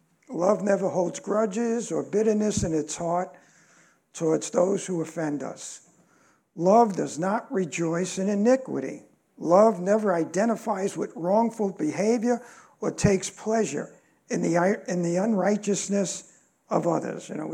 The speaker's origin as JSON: {"language": "English", "region": "New York", "country": "United States", "said": "I'm at a disadvantage with that one. I'm from New York. I fly off the handle easily."}